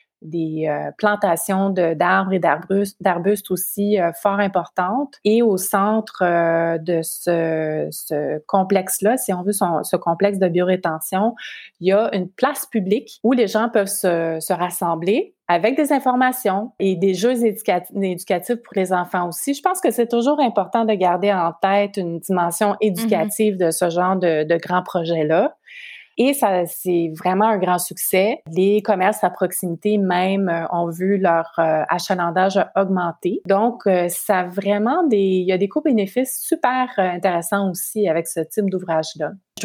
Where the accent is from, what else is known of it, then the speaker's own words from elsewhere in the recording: Quebec, Canada; Puis si je peux donner une statistique qui est chez nous au Québec